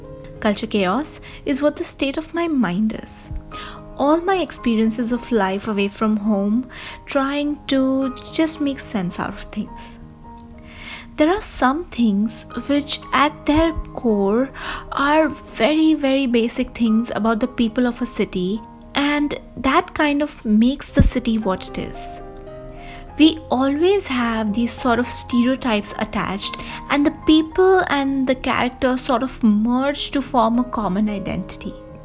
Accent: Mumbai, Maharashtra, India; I am from Mumbai and there is something very, very unique about the attitude of my city.

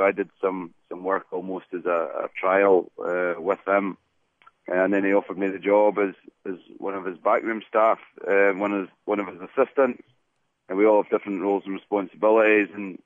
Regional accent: Scotland, United Kingdom; as a Scot myself

